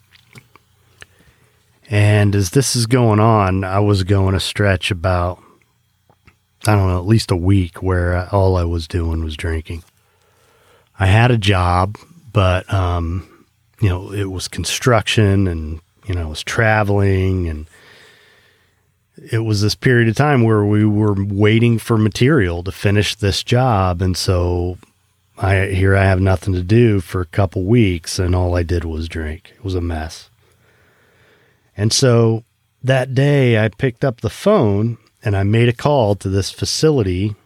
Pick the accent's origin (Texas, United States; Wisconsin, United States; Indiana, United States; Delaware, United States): Indiana, United States; now in West Palm Beach, United States; I grew up in Indiana, so, you know, I came to the facility here in West Palm Beach, where I've been ever since.